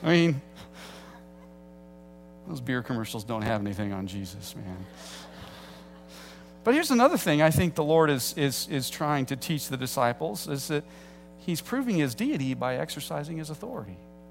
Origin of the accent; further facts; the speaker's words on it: Illinois, United States; also born or lived in Indiana; that's rather different for me, being from the Midwest and growing up in Illinois and then living in Indiana.